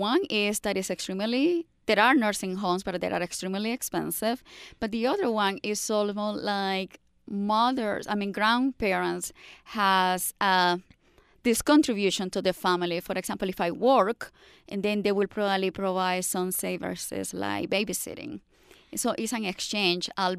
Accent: Costa Rica; I mean, like, I'm from Costa Rica. We don't have the practice of putting all elderly parents in the nursing home.

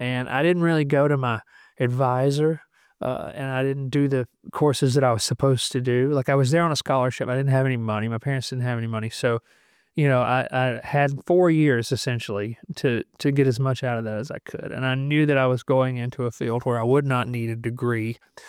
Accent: Alabama, United States; It's funny because, like, I grew up in Alabama.

